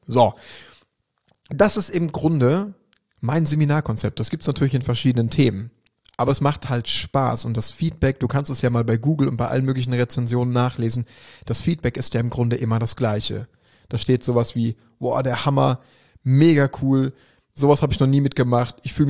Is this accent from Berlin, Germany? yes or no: no; Schwerte, North Rhine-Westphalia, Germany; Am 24.10.2022 startet in meiner Heimatstadt Schwerte an der Ruhr